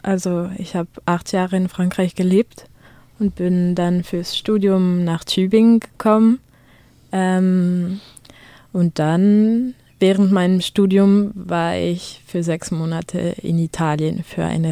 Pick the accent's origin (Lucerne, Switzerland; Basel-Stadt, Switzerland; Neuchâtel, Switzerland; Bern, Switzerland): Neuchâtel, Switzerland; also born or lived in Munich, Germany; Also, ich bin geboren in München, habe aber dort noch nie gelebt. Danach bin ich in der Schweiz aufgewachsen. Zuerst in Neuchâtel. Das ist am Neuchâteler See, ein sehr schöner See. Und eine schöne Stadt, um groß zu werden als Kind.